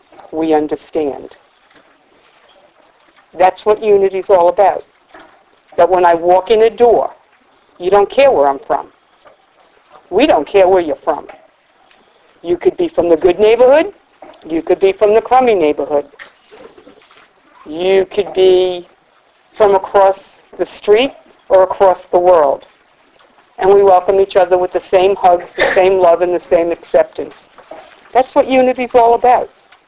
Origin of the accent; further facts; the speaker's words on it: New York, United States; now in New Jersey, United States; What it means to me personally is, even though I'm from New York, I'm getting fed what I need today here in New Jersey.